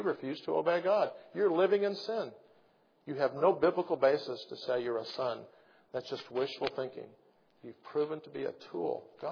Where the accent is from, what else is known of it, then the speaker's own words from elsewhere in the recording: Indiana, United States; hundreds of man hours growing up in Indiana playing basketball, and I learned to use my left hand.